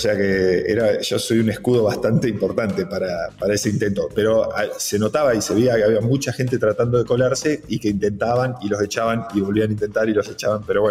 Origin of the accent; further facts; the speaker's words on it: Nueve de Julio, Buenos Aires Province, Argentina; somos prácticamente los dos 9 julienses. Hasta la aparición de Nacho yo era el 9 juliense más famoso.